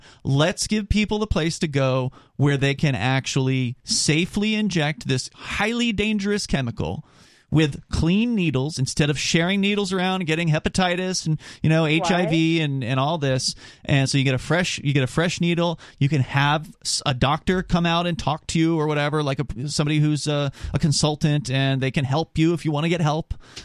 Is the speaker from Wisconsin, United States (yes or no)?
no; Florida, United States; You came from New York. I came up from Florida.